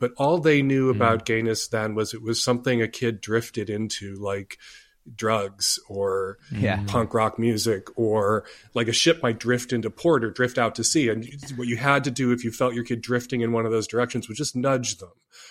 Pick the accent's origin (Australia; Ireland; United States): United States; Chicago, Illinois; And I was really fortunate in that I grew up in Chicago.